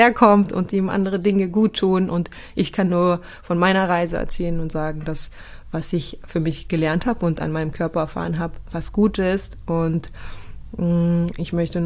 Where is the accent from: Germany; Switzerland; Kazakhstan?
Kazakhstan; ich bin aufgewachsen in Kasachstan mit wirklich Bioqualität. Wir hatten 2 Gärten, eigenes Gemüse und Obst angebaut. Wir hatten unseren eigenen Bauernhof.